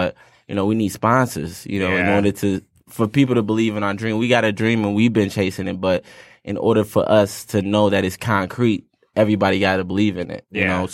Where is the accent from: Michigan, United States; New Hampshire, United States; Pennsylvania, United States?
Michigan, United States; Detroit; And I, like I said, I'm from Detroit, you know, and, like, DTW, we abbreviated